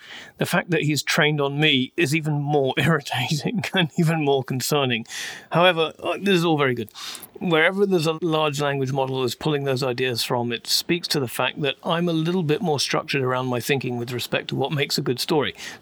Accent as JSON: {"language": "English", "region": "England", "country": "United Kingdom", "accent": "English", "said": "You can tell by my beautiful English accent."}